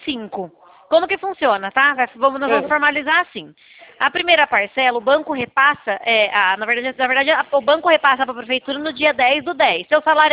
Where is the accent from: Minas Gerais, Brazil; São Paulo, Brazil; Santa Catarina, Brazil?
São Paulo, Brazil; Araras; Eu sou de Araras, viu, Ianca? Não trabalho em Araras, mas eu sou de Araras.